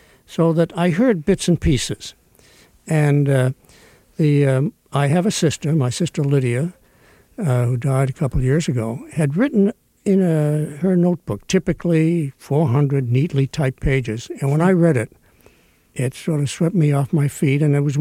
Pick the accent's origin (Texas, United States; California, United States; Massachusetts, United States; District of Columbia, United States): Massachusetts, United States; Stoneham; when I was a kid growing up in Stoneham, Massachusetts